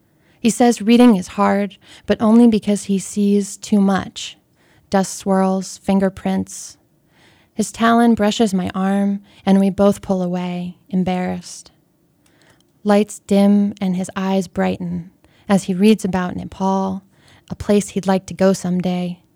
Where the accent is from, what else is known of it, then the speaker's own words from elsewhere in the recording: Pittsburgh, Pennsylvania, United States; I'm a girl from Pittsburgh and I, you know, tend to try to write things that I know.